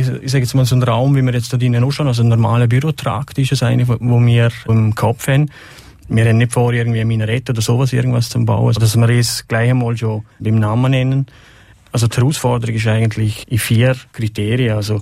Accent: Liechtenstein; die unseren Ansprüchen auch als Liechtensteiner Bürger entsprechen täten

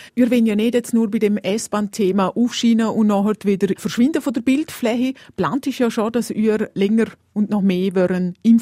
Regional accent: Liechtenstein; mir als Liechtensteiner nützt sie nichts

